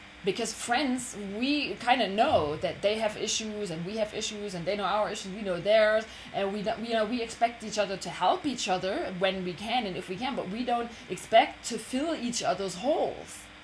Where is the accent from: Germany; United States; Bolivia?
Germany; I'm from Germany. We didn't play football